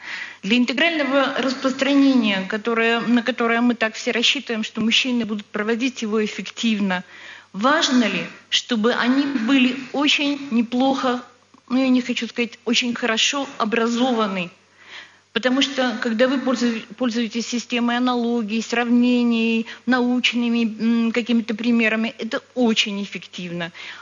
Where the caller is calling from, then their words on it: Sofia, Sofia City, Bulgaria; я из Софии.